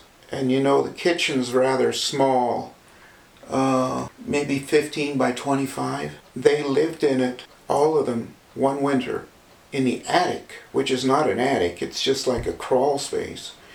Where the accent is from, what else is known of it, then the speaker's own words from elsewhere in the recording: Columbus, Ohio, United States; born there; I was born in Columbus, Ohio, almost in a taxi.